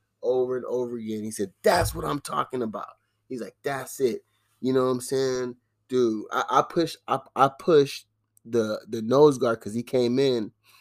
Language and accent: English; Compton, California, United States; I said, I'm from Compton, and I don't think someone from Compton is supposed to be in a Long Beach gang.